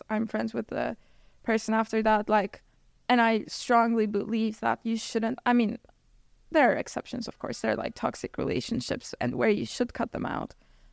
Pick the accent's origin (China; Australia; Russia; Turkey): Turkey; English is a second language; now in United States; especially important because I'd moved to the US and I didn't know anyone and my family's so far away. I'm from Turkey.